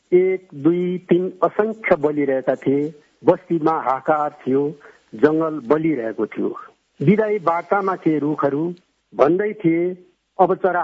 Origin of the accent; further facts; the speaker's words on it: Kathmandu, Bagmati, Nepal; born there; म काठमाडौँको मोरटोलमा जन्मेको हुँ। म एकदम साधारण परिवारको मा जन्मेको हुँ।